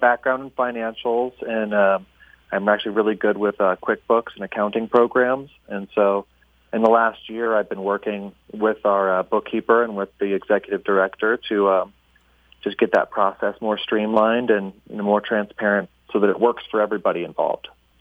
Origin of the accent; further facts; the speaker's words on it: Colorado, United States; I grew up mostly in the Valley. I was born here and then kind of raised around Colorado, but I've been living back here for, well, over 18 years now.